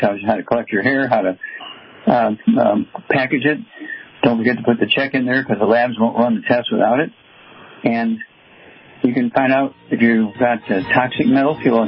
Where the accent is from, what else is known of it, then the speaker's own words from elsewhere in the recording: Missouri, United States; Chuck, let's go to my home state, Missouri, and Stephanie.